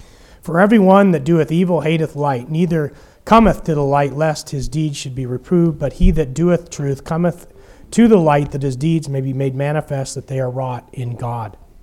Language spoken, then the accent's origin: English; United States; it's not a good place to be drunken, for sure, as a gringo, as an American.